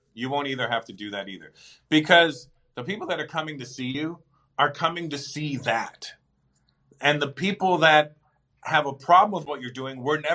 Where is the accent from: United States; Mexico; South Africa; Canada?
Canada; born there; I was born in Canada